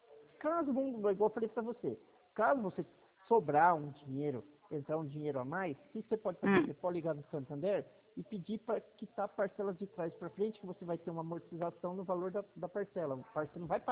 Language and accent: Portuguese; Mogi Guaçu, São Paulo, Brazil; eu sou de Mogi Guaçu.